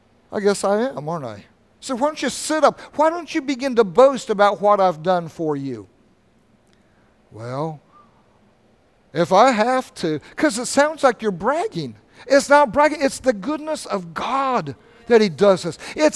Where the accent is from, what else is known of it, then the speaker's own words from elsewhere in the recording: Ohio, United States; Where we grew up in Ohio, they got over 300 bushel of corn off of an acre.